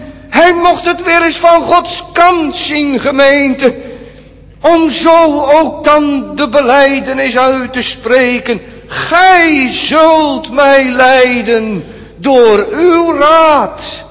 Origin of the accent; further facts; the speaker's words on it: Urk, Flevoland, Netherlands; ik ben natuurlijk in mijn jeugd op Urk opgegroeid. En iedereen ging naar de kerk, iedereen in Urk.